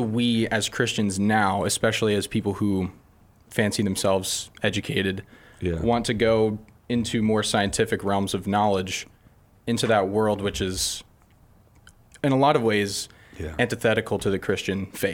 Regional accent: San Diego, California, United States; So I'm from San Diego, California

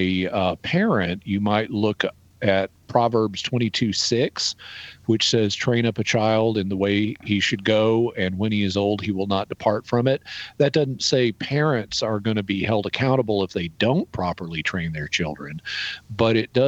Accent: the Ozarks, United States; I'm from the Ozark Mountains and live in the Ozark Mountains. I'm a hillbilly too.

